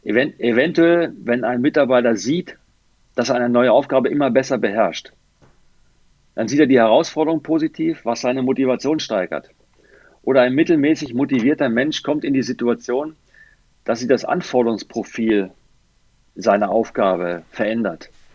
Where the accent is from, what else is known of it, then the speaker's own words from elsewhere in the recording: Lower Saxony, Germany; Ich komme aus der Biertrinkergegend Niedersachsen.